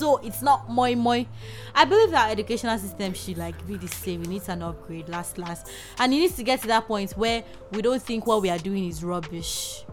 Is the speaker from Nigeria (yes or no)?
yes; Nigeria; briefed you guys on how it is being a Nigerian 300 level student